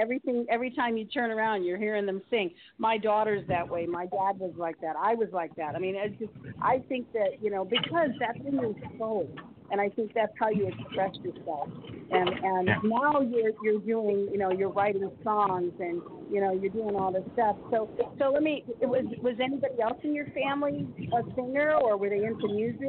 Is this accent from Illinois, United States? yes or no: yes; Chicago, Illinois, United States; I'm from Chicago.